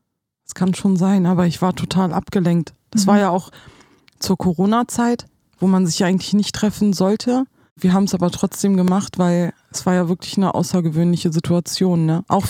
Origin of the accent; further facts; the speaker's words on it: Wolfsburg, Lower Saxony, Germany; ich komme aus Wolfsburg